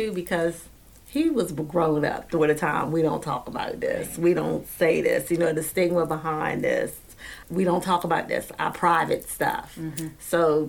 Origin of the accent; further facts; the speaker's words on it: Unionville, United States; I was born and raised in Unionville, which is the African-American community that ex-18 slaves came back and they built up this community strong